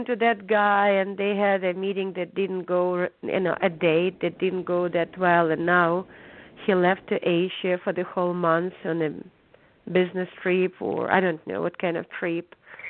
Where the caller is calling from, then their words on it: California, United States; I'm calling from California.